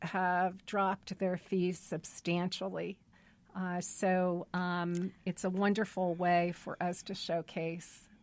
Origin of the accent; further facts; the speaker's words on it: Indiana, United States; I moved back to Indiana, my home state, in 2006, and I knew only one woman, my mom.